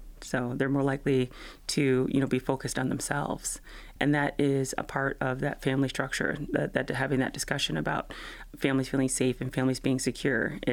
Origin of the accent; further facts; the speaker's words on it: the South, United States; my family is a family of hunters. We're from the South.